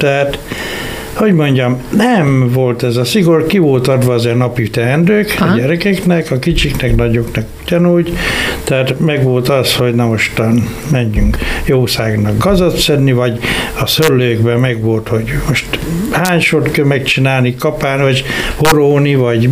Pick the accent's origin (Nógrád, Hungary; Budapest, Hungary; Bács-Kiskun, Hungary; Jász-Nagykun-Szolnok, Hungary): Bács-Kiskun, Hungary; Tabdi; now in Kiskunhalas, Hungary; Tabdiról származom, tehát egy kis falu, kis Körösvárló, 80 voltunk testvérek.